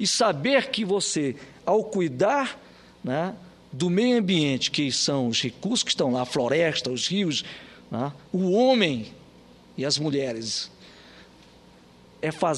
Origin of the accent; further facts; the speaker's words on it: Amazonas, Brazil; De quem está lá em Santa Catarina, de quem está lá no meu estado do Amazonas